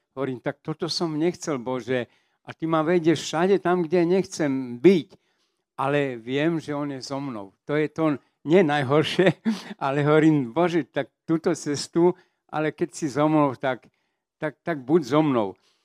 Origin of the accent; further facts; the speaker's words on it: Kapušany, Prešov Region, Slovakia; ja som z východu, Kapušany pri Prešove